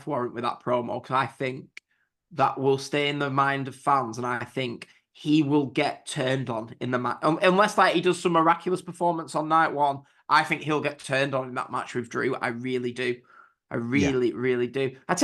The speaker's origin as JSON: {"language": "English", "region": "England", "country": "United Kingdom", "said": "We're from England. We walk where we want."}